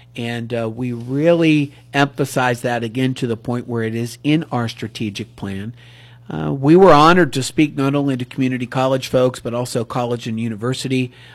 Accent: Ellwood City, Pennsylvania, United States; So it was special because it was my hometown.

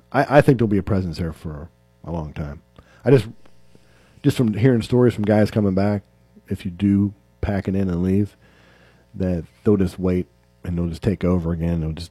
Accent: Butler, Pennsylvania, United States; I'm originally from Butler.

